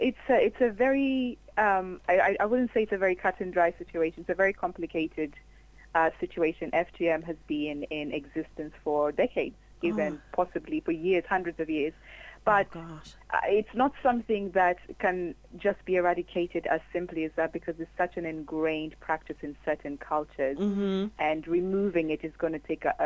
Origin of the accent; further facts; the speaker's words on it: Kenya; I'm from Kenya originally.